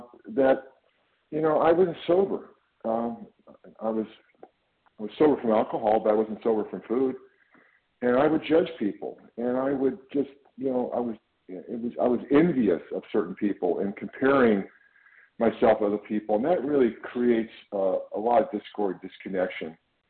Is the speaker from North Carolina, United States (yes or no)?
no; California, United States; I'm from California